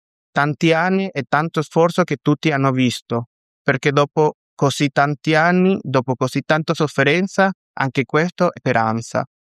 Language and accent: Italian; Venezuela; moved away as an adult; dalla mia esperienza come venezuelano. Sono nato in Venezuela nel 2000 e ho vissuto lì fino al 2018.